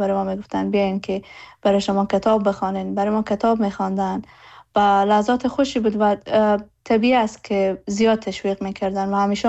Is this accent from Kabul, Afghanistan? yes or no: no; Herat, Afghanistan; هرات برای من معنای ریشه داره، معنای خانه داره، زادگاه من هرات هست